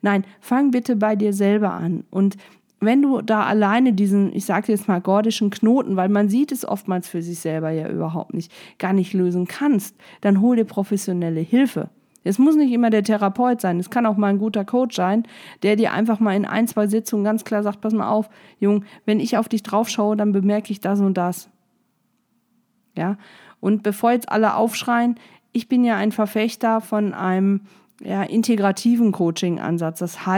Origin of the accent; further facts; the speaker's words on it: Gelsenkirchen, North Rhine-Westphalia, Germany; Ich weiß noch, als ich Abitur gemacht habe, gab es bei uns in Gelsenkirchen Feberöl.